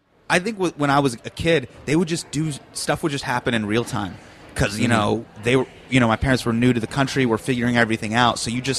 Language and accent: English; Davis, California, United States; I grew up in Davis